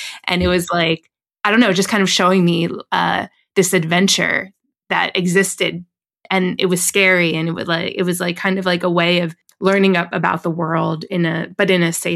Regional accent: Parsippany, New Jersey, United States; I grew up in New Jersey, in like suburbia, New Jersey.

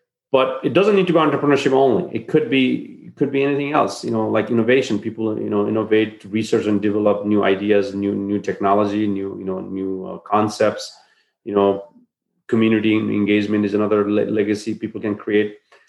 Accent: Nepal; when I was growing up in Nepal, especially in Nepal, getting jobs and being treated by employer was horrible.

